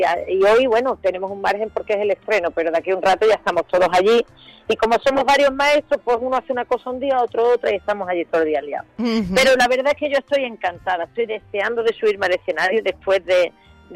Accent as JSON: {"language": "Spanish", "town": "Seville", "region": "Andalusia", "country": "Spain", "tie": "born or raised there", "also_born_or_lived": "London / Santander / Barcelona", "moved": "yes", "said": "yo estaba perdiendo mi acento, y claro, y no me iba dando cuenta, y entonces hubo un momento que en mi propia ciudad, en Sevilla, me dice uno, oye, ¿tú de dónde eres?"}